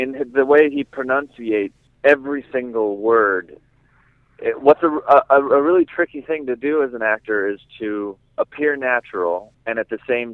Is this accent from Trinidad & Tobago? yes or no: no; Ireland; also born or lived in McCall, United States; I'm an Irishman